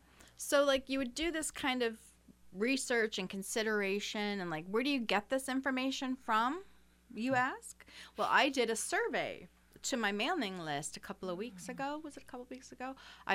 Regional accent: Gloversville, New York, United States; I'm from Gloversville originally.

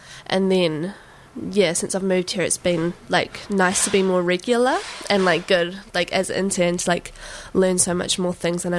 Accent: Matamata, Waikato, New Zealand; I'm from Matamata area, from a farm.

